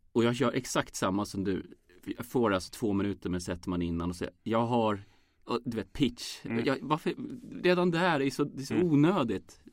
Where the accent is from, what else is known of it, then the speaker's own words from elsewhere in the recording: Matfors, Västernorrland County, Sweden; när jag var liten så i Matfors då